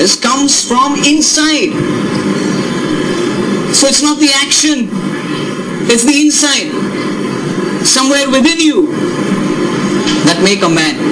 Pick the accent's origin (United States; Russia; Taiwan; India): India; But I'm an Indian